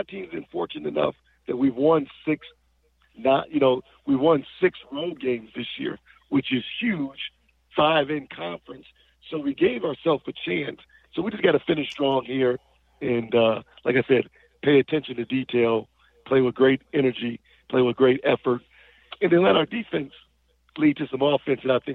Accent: Michigan, United States; I grew up right outside of Detroit.

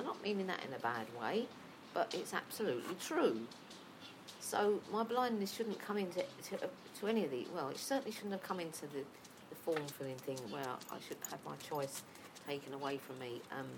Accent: United Kingdom; I say I'm from Britain or the UK. When someone asks me, where are you from? I say, I'm from the UK. I don't say England.

